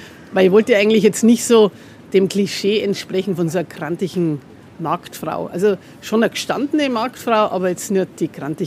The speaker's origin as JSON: {"language": "German", "town": "Tirschenreuth", "region": "Bavaria", "country": "Germany", "tie": "born there", "said": "Also ich bin gebürtig aus der Oberpfalz."}